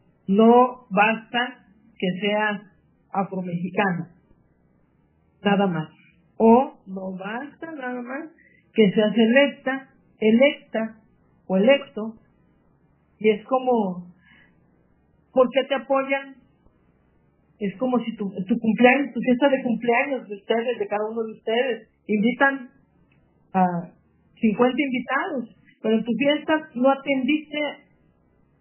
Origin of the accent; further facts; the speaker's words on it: Mexico; La empatía de que somos costeños afromexicanos, y ese trato y esa forma que nos distingue o que nos identificamos.